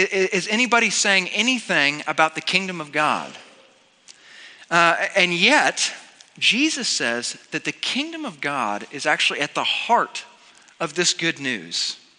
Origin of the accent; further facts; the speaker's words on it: Missouri, United States; now in Fort Worth, United States; So I grew up in Missouri, and the only time that you ever heard a weather siren, it meant get to the basement right away.